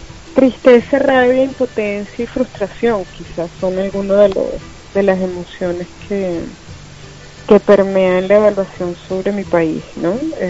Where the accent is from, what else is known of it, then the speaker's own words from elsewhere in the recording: Venezuela; si bien yo era la venezolana y soy la venezolana más joven de la historia en ejercer ese cargo, y además la primera mujer venezolana